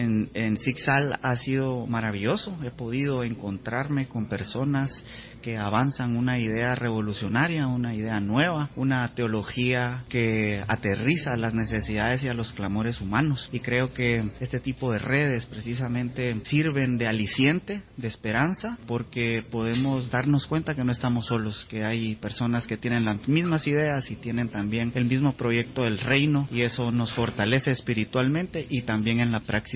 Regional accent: Guatemala; soy guatemalteco

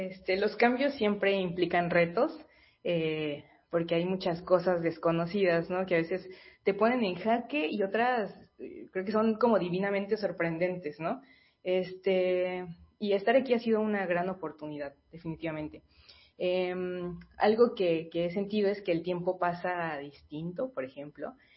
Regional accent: Mexico City, Mexico; Para mí es choqueante porque vengo de la Ciudad de México, que todo es un rush, ¿no?

